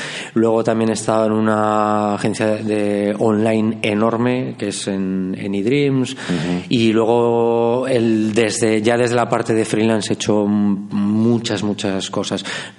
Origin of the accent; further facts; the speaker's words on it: Zaragoza, Aragon, Spain; born there; also born or lived in Madrid; nací en Zaragoza. Prácticamente allá por el 2002 me fui a Madrid 10 años, 10, 11 años. Allí estuve trabajando en Airbus, el fabricante de aviones.